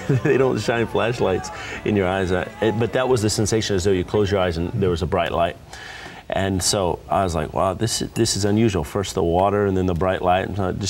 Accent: Texas, United States; I'm originally from Texas, and as a young man in Texas

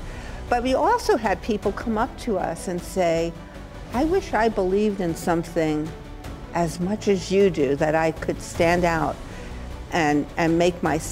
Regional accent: Brooklyn, New York, United States; You know, I'm from Brooklyn.

